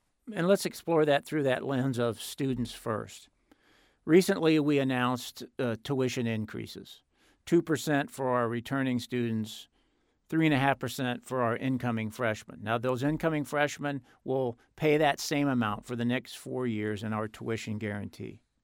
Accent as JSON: {"language": "English", "region": "Kansas", "country": "United States", "tie": "born or raised there", "lives_now": "Ohio, United States", "said": "Look, I grew up in Kansas, and the nearest university from where I was, public university, was miles and miles away."}